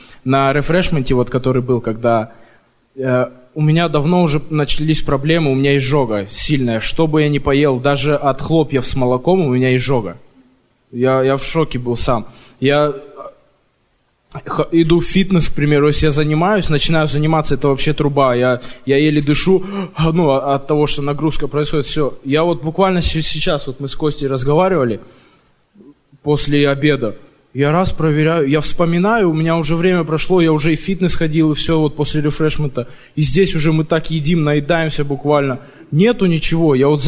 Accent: Vancouver, British Columbia, Canada; я из Ванкувера.

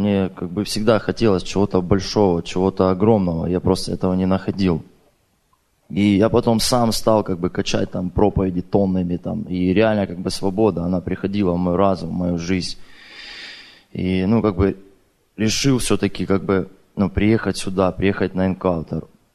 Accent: Russia; я из России приехал.

